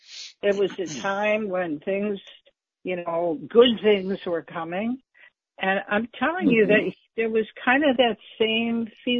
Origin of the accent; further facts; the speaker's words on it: Chicago, Illinois, United States; I mean, I grew up in Chicago, which was a very conservative Democratic Party.